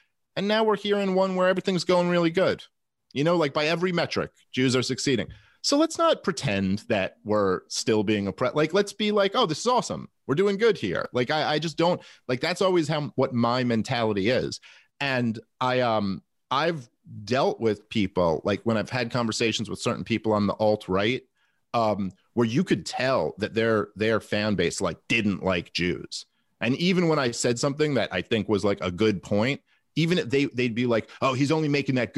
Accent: Brooklyn, New York, United States; I mean, I grew up in Brooklyn, like about a mile, maybe 2 miles outside of Crown Heights

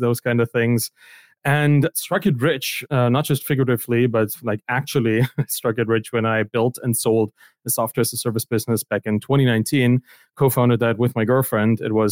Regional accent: East Germany, Germany; I come from East Germany. That's kind of where I grew up, and it took us a while to get technology there.

